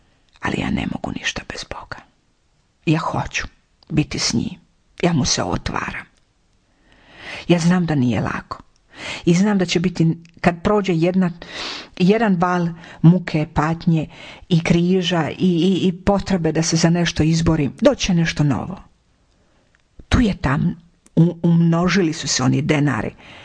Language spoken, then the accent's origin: Croatian; Split-Dalmatia County, Croatia; To se tako kod nas u Dalmaciji kaže